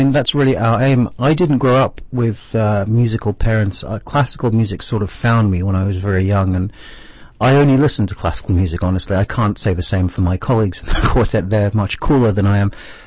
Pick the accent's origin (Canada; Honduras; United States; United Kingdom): United Kingdom; London; I got the full English experience growing up in London.